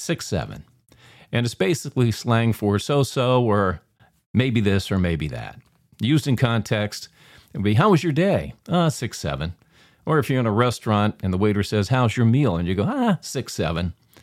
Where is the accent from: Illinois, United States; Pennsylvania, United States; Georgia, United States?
Pennsylvania, United States; Pittsburgh; Where I grew up in Pittsburgh, it was no autopsy, no foul.